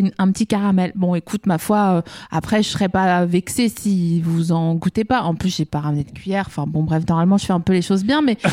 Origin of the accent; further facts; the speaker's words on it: eastern France, France; Dans l'est de la France.